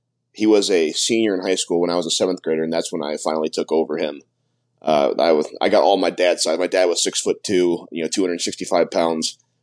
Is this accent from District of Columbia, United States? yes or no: no; Toledo, Ohio, United States; Like I said, born and raised in Toledo, Ohio.